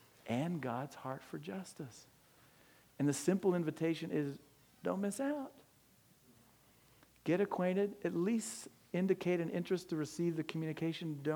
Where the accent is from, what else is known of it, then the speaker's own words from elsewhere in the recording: Sacramento, California, United States; I was born down here in Southern California and then raised up in Sacramento, and my dad was a doctor and my mom was a wonderful stay-at-home mom who loved us.